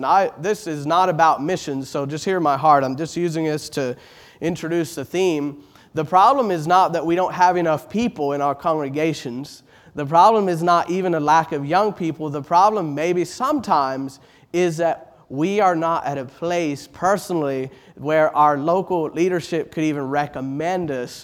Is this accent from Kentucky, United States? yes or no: yes; Richmond, Kentucky, United States; Yes, by way of introduction, I'm from Richmond, Kentucky, Richmond Christian Fellowship.